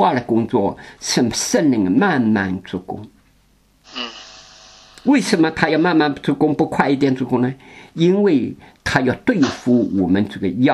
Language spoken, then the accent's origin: Chinese; China; now in Netherlands; 我们中国人吃不习惯